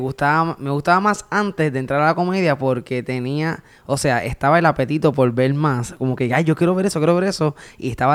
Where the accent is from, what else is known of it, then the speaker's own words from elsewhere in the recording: Río Grande, Puerto Rico; Soy de Río Grande, oriundo de Río Grande, y estudié, me crié. Tengo un 25% de mi cuerpo que es de Luquillo.